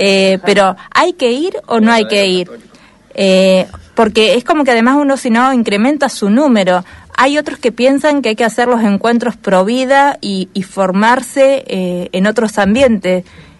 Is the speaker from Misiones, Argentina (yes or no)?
no; Tres Lomas, Buenos Aires Province, Argentina; En mi pueblo natal, Tres Lomas